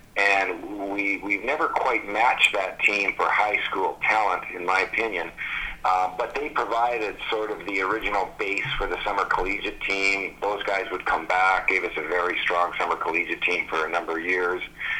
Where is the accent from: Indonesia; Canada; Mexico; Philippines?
Canada; Trail, British Columbia; the fact that I was from Trail is probably partly why I was so passionate and determined and would not accept second place.